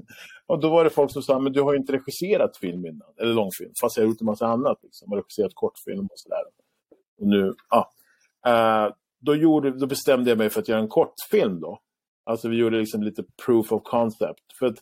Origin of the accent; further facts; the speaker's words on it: Lebanon; jag kommer från Libanon, Mellanöstern